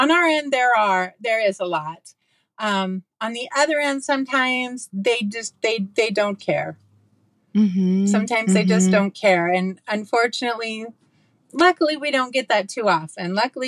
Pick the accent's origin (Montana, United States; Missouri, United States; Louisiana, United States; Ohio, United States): Montana, United States; moved away as an adult; also born or lived in Southern California; I was born and raised in Montana. And then I moved to Southern California after I graduated high school.